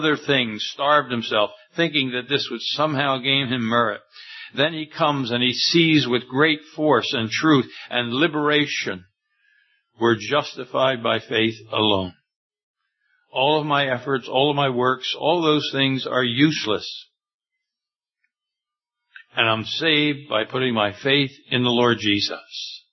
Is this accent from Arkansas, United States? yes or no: no; Philadelphia, Pennsylvania, United States; I grew up in Philadelphia, and as you know, when you're in a big city, you have a lot of lights.